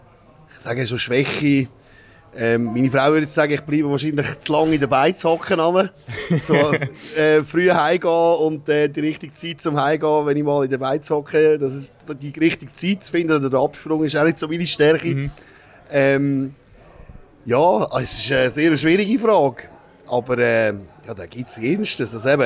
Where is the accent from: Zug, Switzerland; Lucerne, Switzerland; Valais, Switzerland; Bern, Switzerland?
Lucerne, Switzerland; Vitznau; Ich bin in Vitznau aufgewachsen, also wirklich 300-400 Meter von der Rigibahn entfernt.